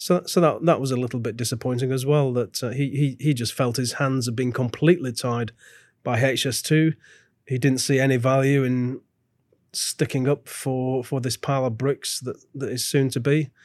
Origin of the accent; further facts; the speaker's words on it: Blackburn, North West England, United Kingdom; now in Birmingham, United Kingdom; even though I don't come from here. I've lived here for more than 30 years, but I grew up in Blackburn